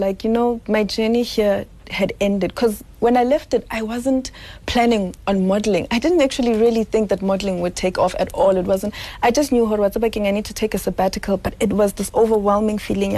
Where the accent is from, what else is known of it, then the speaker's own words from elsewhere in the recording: South Africa; I'm a woman, I am black, I am African, I'm South African, I'm Xhosa, I'm Sotho.